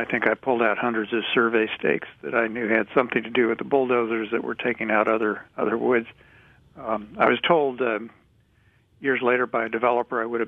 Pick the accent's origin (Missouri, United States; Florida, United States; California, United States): Missouri, United States; Raytown; Well, as a kid, I grew up outside of Raytown, Missouri, outside of Kansas City, and right on the edge of the suburbs.